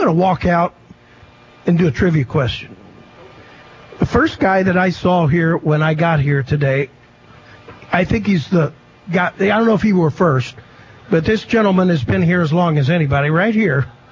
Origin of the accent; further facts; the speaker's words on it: Richmond, Indiana, United States; And growing up in Richmond, I tell you, the hour from Muncie to Richmond means a lot.